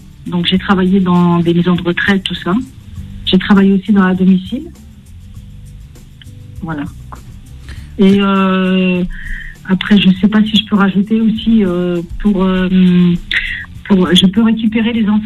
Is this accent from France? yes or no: no; Algeria; je suis algérienne.